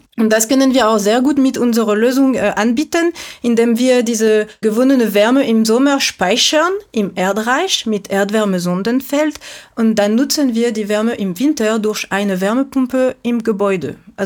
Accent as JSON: {"language": "German", "country": "France", "second_language": "German", "moved": "as an adult", "lives_now": "Germany", "said": "wie Sie es hören können, komme ich aus Frankreich. Vor 4 Jahren sind wir mit meinen Kindern in Deutschland umgezogen"}